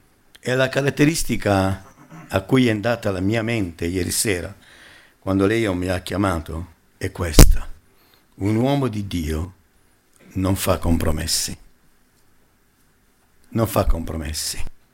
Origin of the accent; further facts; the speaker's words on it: Foggia, Apulia, Italy; now in Milan, Italy; Sono 55 anni che vivo a Milano, dal 67, pensate, però non potrò mai dire sono di Milano. Non posso mai dire che appartengo a questa zona. Devo dire sono di Foggia.